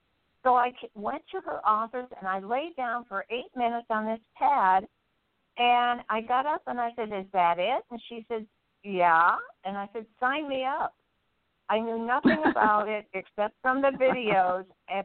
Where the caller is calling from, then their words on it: California, United States; from beautiful Central Coast, Central California, Casa Robles, to be exact.